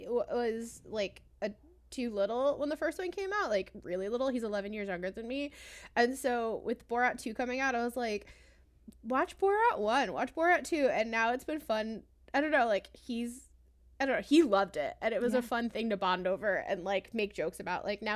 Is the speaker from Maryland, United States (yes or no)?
no; Oklahoma, United States; also born or lived in New York; so I am originally from New York, but I grew up in Oklahoma